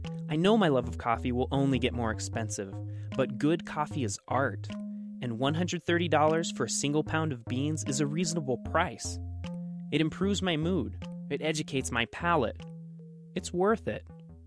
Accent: Portland, Oregon, United States; I'm from Portland, Oregon

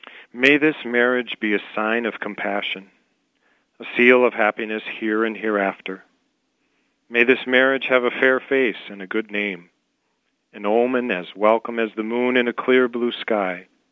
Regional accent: Brown Deer, Wisconsin, United States; I'm from Brown Deer, Wisconsin, just outside of Milwaukee.

